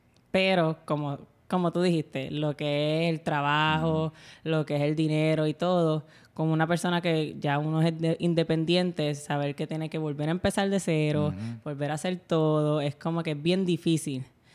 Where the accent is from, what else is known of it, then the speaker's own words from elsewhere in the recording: Manatí, Puerto Rico; now in Texas, United States; Pero aquí soy de Manatí.